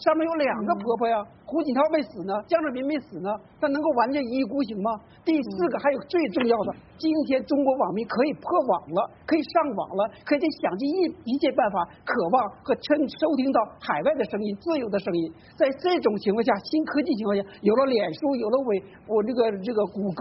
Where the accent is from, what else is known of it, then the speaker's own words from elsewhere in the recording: Taiwan; 凭什么我们台湾人民2300万要接受你共产党的来领导呢？